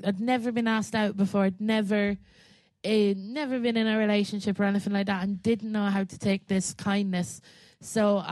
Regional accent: Leinster, Ireland; So I come from Westmead, which is like one county away from this underage disco.

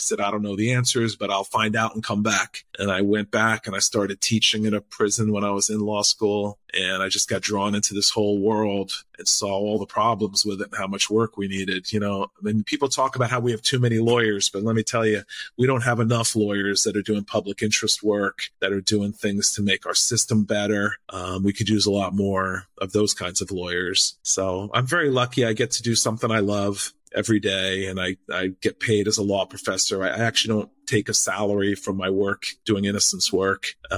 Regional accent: Puerto Rico; I live right on the border and I speak Spanish from growing up in Puerto Rico.

